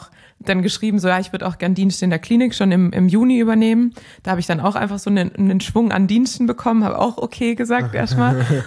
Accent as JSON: {"language": "German", "region": "Baden-Württemberg", "country": "Germany", "said": "ich bin Schwabe"}